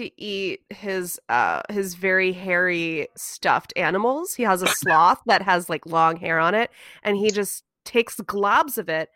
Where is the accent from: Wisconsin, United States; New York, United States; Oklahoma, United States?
Wisconsin, United States; Going to say old fashions are very Midwest, and I'm from Wisconsin.